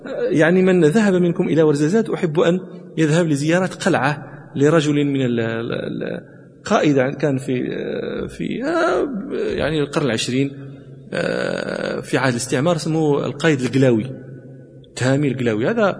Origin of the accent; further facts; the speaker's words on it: Morocco; جنوب المغربي، جنوب مراكش، مراكش نزل، هذه قطعة من الصحراء العربية موجودة عندنا في المغرب